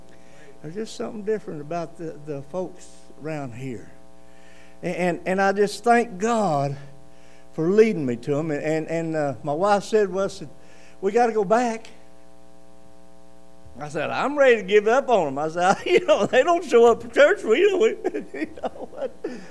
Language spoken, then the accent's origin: English; Fort Worth, Texas, United States; now in Arkansas, United States; I was born and raised down around Fort Worth in a big church. And when I got off up here around Arkansas, we get kind of out in the hills and in different places.